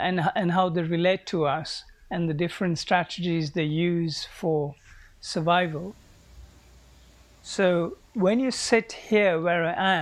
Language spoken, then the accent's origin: English; Sri Lanka; now in London, United Kingdom; I grew up in Sri Lanka. I now live and work in London, but I keep coming back very frequently to Sri Lanka